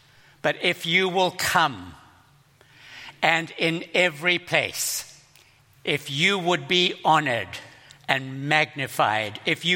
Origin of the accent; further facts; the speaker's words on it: Zimbabwe; born there; moved away; me for my accent. I keep having to apologize for it. I was born in Zimbabwe, that poorest nation on the planet.